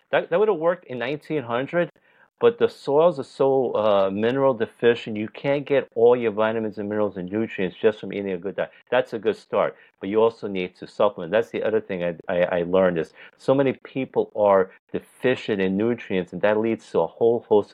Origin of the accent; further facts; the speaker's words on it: New York, United States; All right, so I grew up in New York. I've lived there all my life.